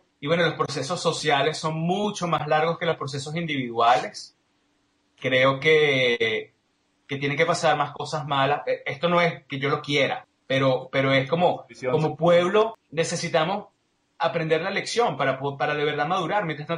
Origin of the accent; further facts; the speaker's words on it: Venezuela; now in Toronto, Canada; yo estoy ahorita en Toronto, vengo de Venezuela